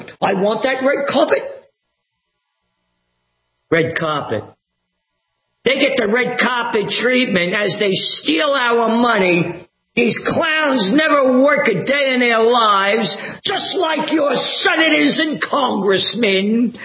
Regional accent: New York City, New York, United States; born there; Well, I was born in the Bronx. I'm a nobody.

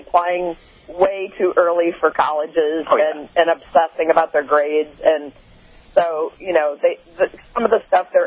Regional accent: Illinois, United States; And I grew up in Illinois, so it's, you know, the whole Midwest, similar threads

